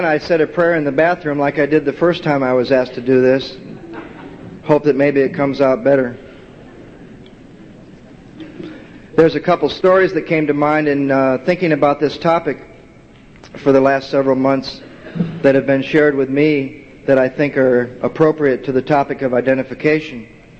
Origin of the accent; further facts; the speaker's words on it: Santa Monica, California, United States; I'm from Santa Monica, California.